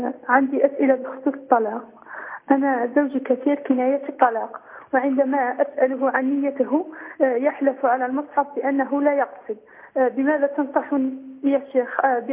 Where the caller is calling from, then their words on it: Algeria; أنا من الجزائر